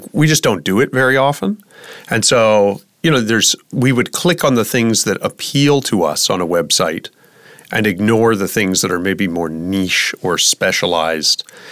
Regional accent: Canada; I am not super familiar with this, you know, as a Canadian.

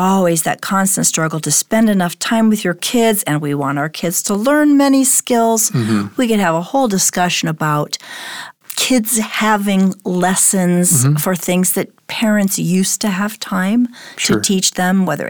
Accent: United States; Again, growing up in America, small town, I think of that image of like, there's dad helping the kid ride his bike.

